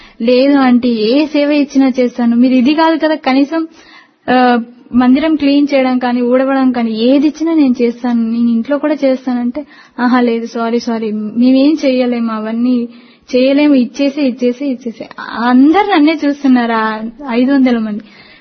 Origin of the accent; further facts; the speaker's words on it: Gadwal, Telangana, India; మాది మహబూబ్నగర్ డిస్టిక్, అక్కడ గద్వాల్ అనే టౌన్.